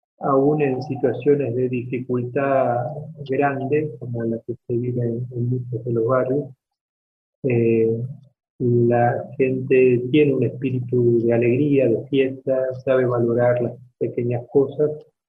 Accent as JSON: {"language": "Spanish", "region": "Buenos Aires", "country": "Argentina", "tie": "born or raised there", "said": "Mi origen es bastante sencillo. Yo soy del barrio de Lugano. Nunca nos faltó mucho, pero tampoco nunca nos sobró mucho"}